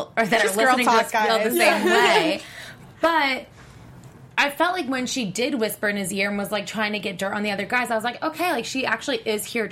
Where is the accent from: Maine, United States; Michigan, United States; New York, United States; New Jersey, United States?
New Jersey, United States; I'm from New Jersey. What does that mean?